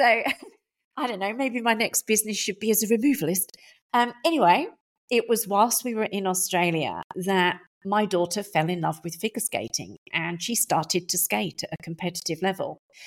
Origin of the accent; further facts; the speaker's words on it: United Kingdom; also born or lived in Spain; now in France; being British, obviously I've lived on, you know, the continent of Europe, but that isn't the only country in Europe I've lived in. I also lived in Spain when I was 20, and I'm here now in France.